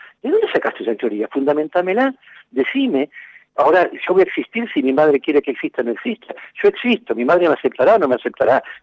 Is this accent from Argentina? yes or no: yes; Argentina; Y yo ya no te lo digo como obispo y como católico, te lo digo como argentino.